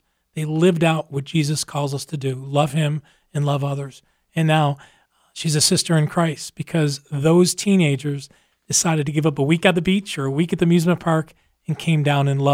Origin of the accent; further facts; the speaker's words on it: Buffalo, New York, United States; I'm a Northern too. I grew up in Buffalo